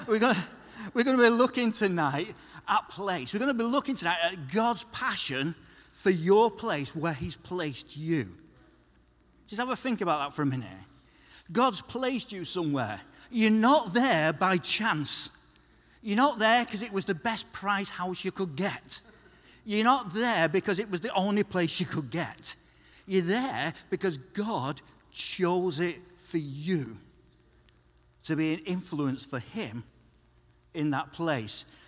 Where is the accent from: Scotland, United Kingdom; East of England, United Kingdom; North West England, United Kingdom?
North West England, United Kingdom; Salford; When I was growing up in Salford